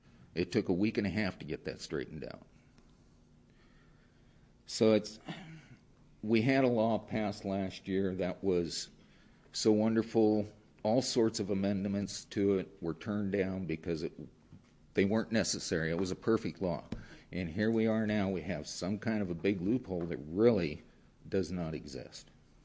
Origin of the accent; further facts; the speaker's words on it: Sheridan, Wyoming, United States; I'm from Sheridan, retired law enforcement and 13 years military.